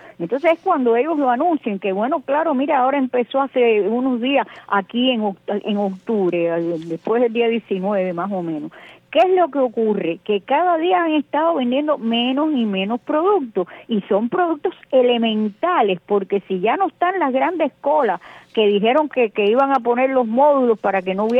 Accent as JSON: {"language": "Spanish", "country": "Cuba", "said": "porque claro, somos cubanos"}